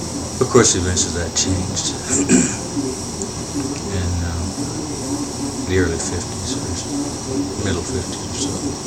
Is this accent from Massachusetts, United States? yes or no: no; Champaign, Illinois, United States; Well, I was born in Champaign and was born in 1928.